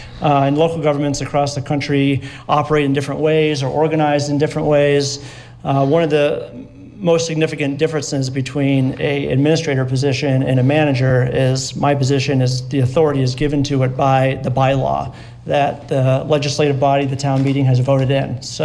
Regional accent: Midwest, United States; also born or lived in Vermont; Yeah, I grew up in the Midwest. I was in Vermont for about a dozen years before coming here.

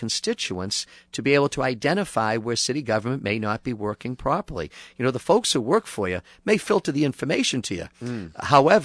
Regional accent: Marshfield, Massachusetts, United States; now in Brockton, United States; This is my hometown, Kevin. Don't forget, I'm in Brockton for the past 27 years, but I'm a graduate of Marshfield High School.

